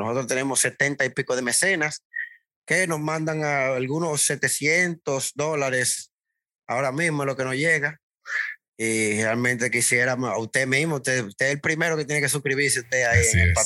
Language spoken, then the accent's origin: Spanish; San Cristóbal, Dominican Republic; mi segunda patria, bueno, o mi primera, porque yo nací allá, yo soy de San Cristóbal también, la provincia vecina a la capital, Santo Domingo.